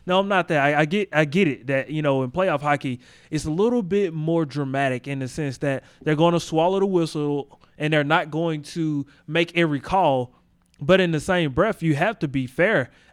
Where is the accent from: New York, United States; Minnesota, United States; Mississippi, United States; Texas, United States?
Mississippi, United States; Jackson; and I make that joke because I'm from Jackson.